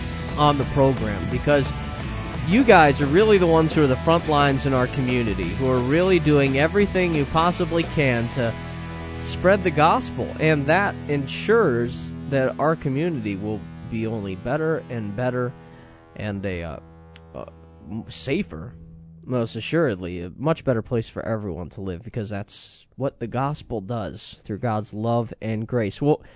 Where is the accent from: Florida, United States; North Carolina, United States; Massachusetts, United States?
Florida, United States; I grew up in Florida and it's 100% humidity all the time.